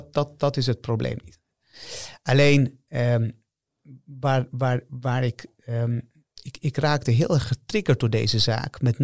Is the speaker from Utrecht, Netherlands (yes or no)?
yes; Utrecht, Netherlands; Ik heb gewoond in Hoofdvecht. Ik ben opgegroeid in Hoofdvecht. Dat is ook niet een wijk om naar huis toe te schrijven. Zuilen heb ik ook gewoond eventjes.